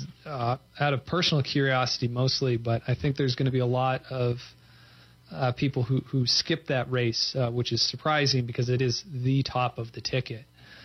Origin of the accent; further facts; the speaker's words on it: Tucson, Arizona, United States; I am from Tucson. I got my political start in Tucson.